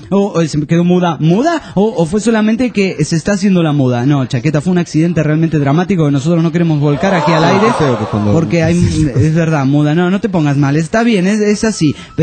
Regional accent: Mendoza, Argentina; now in Las Vegas, United States; Soy de Mendoza, Argentina, y los estoy escuchando desde Las Vegas, Nevada, Estados Unidos.

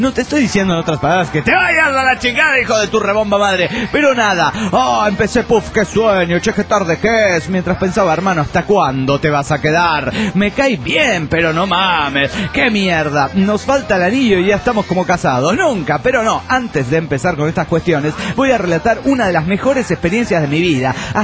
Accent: Tuxtla Gutiérrez, Chiapas, Mexico; desde Tutla, Gutiérrez, Chiapas, ya habiendo regresado de mi viaje a Cuernavaca, Morelos

